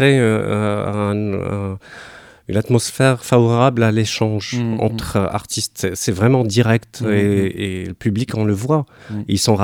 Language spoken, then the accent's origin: French; Morocco; moved away as an adult; Alors, je suis d'origine marocaine. J'ai quitté le Maroc après avoir obtenu un diplôme en ingénierie et gestion des entreprises.